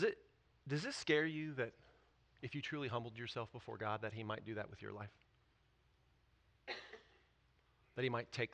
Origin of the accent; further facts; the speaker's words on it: Bolivar, Missouri, United States; now in Springfield, United States; I grew up in Bolivar. I was going to live in Bolivar the rest of my life. I love Bolivar.